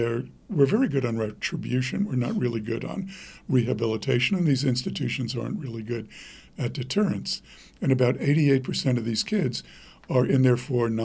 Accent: New York, United States; and I grew up in New York, so I'm relentless when it comes to doing something like this

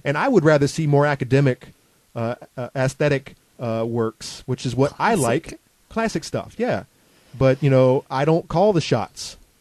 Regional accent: Gainesville, Florida, United States; what was going on in my hometown, Gainesville, Florida.

